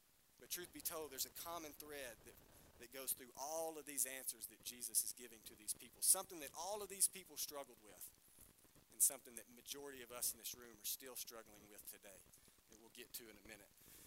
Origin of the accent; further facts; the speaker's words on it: Lone Oak, United States; But these were very popular where I grew up in Lone Oak, and this was a constant game with me and my friends.